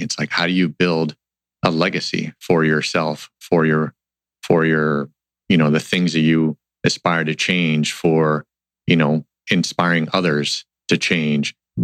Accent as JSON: {"language": "English", "town": "Santo Domingo", "region": "Distrito Nacional", "country": "Dominican Republic", "tie": "born or raised there", "said": "I grew up in the Dominican Republic. So born and raised in Santo Domingo, we pretty much spent a lot of weekends at the beach by the water."}